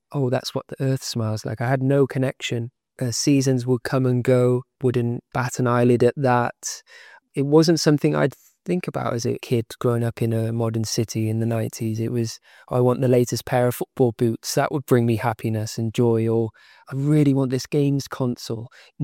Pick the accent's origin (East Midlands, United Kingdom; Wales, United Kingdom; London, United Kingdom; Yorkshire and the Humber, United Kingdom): Wales, United Kingdom; Cardiff; I grew up in Cardiff.